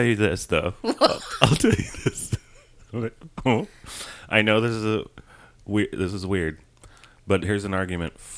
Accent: Colorado, United States; My home state. I would I actually, now that I'm thinking about it, I think they would make the act of fucking a dead human body is a misdemeanor in Colorado.

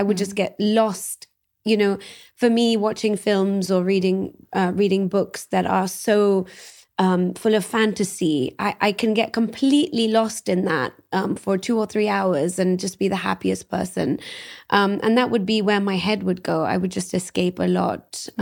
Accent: London, United Kingdom; So I grew up in London and, you know, it was a time when music was really, really fantastic.

